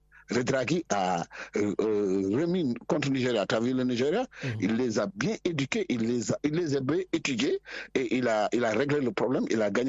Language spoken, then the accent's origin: French; Senegal; On est Sénégalais, oui, on va gagner cette coupe, on a envie.